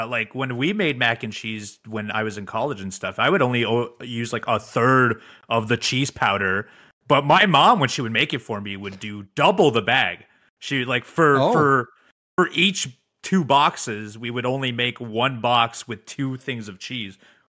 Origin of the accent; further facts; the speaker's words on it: Canada; Sorry, I'm from Canada.